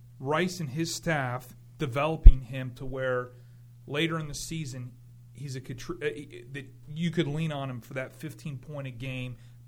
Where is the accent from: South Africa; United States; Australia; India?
United States; Nevada; You know, when I grew up in Southern Nevada, it was before the big boom, if you will, and there was 10 high schools in town